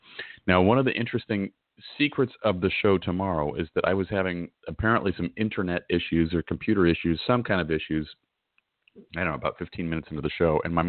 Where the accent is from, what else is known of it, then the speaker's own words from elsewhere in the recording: Oregon, United States; I grew up in Oregon, and so we had four seasons, but all four seasons were tempered with one common theme, and it was like cloudy weather all the time.